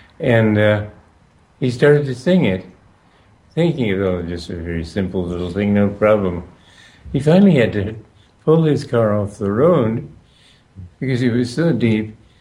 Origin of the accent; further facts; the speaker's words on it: Romania; born there; English is a second language; also born or lived in Switzerland; Well, you know, I was born in Romania. So I grew up learning Romanian, German, and English. Then they sent me to school in Switzerland where I learned French.